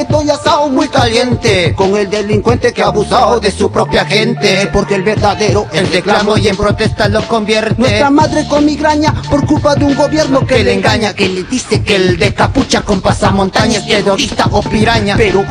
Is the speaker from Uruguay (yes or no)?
no; Peru; moved away; Yo vengo de Perú, de un lugar donde mi familia también son del campo, tengo familias obreras campesinas